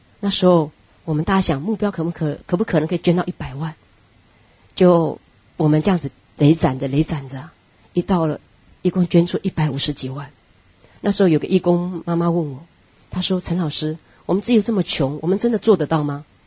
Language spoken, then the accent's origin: Chinese; Miaoli County, Taiwan; 我们是苗栗人，我们到这里只想要帮助这边的孩子